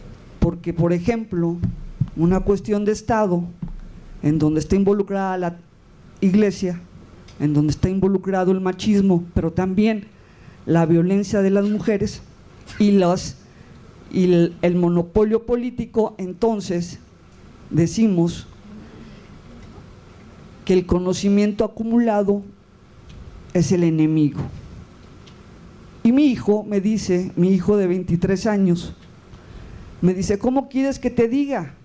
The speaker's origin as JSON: {"language": "Spanish", "town": "Ciudad Mante", "region": "Tamaulipas", "country": "Mexico", "tie": "born or raised there", "also_born_or_lived": "Tampico", "said": "Y pues nací en 1962 en Tampico, Tamaulipas. Ahí nací y mi infancia fue en Ciudad Mante, usos y costumbres."}